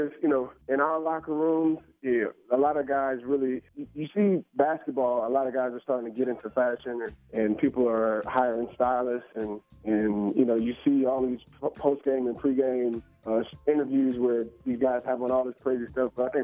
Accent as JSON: {"language": "English", "region": "New Jersey", "country": "United States", "said": "I'm from the New Jersey area, so this is my first time being kind of back home on the East Coast in about 9 years."}